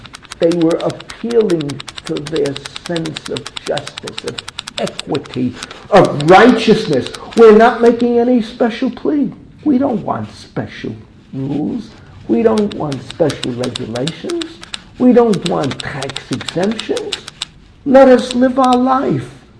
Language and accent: English; New York City, New York, United States; I grew up 180th in Washington. We moved a little uptown.